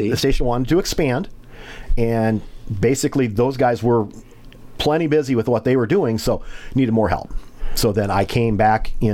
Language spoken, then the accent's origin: English; Forest City, United States; my only job qualification when I first got hired was I was from Forest City, that I wasn't going to just up and leave.